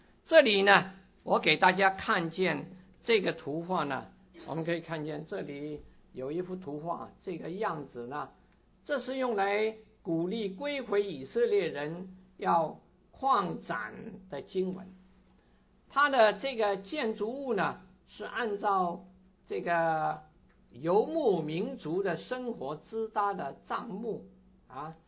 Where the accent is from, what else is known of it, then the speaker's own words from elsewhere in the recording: China; 我们中国人说水到渠成